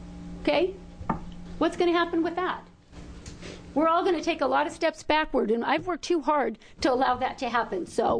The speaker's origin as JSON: {"language": "English", "region": "Washington", "country": "United States", "lives_now": "Oregon, United States", "said": "I am new to Oregon. I am from Washington, and my husband moved me down here."}